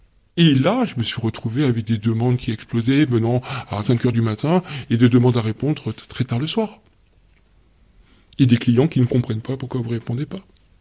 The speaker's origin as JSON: {"language": "French", "country": "France", "said": "je suis un bon français franchouillard"}